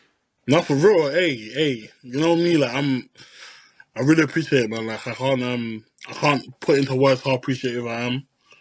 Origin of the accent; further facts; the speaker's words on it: London, United Kingdom; I'm from East London.